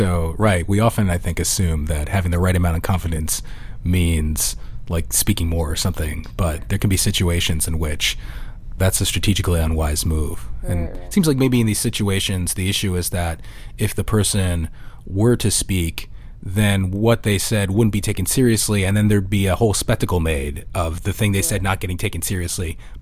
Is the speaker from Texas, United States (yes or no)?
no; New York, United States; I grew up in the New York area and I still find it annoying when people interrupt me all the time.